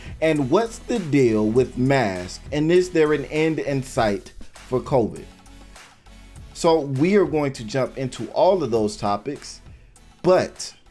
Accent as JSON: {"language": "English", "region": "Florida", "country": "United States", "tie": "born or raised there", "said": "And that state was, unfortunately, my home state of Florida."}